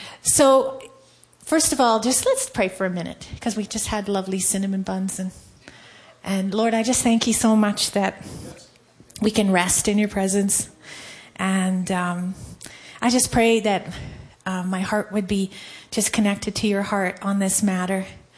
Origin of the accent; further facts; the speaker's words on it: Ireland; Somebody keep me to 15 minutes, because I'm Irish, and I didn't just kiss the Blarney Stone, I inhaled it, so I like to talk.